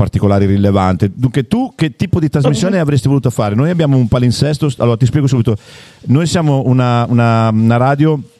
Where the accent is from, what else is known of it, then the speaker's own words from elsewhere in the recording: Milan, Lombardy, Italy; Infatti io non sono di Barletta, io sono di Milano.